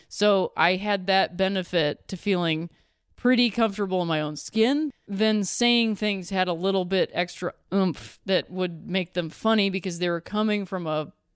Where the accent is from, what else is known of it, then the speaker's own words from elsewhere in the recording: Ohio, United States; Because I'm from Ohio, it's not the same.